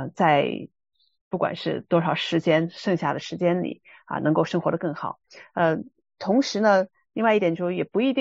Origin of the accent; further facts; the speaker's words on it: China; 我们在中国长大受的是无神论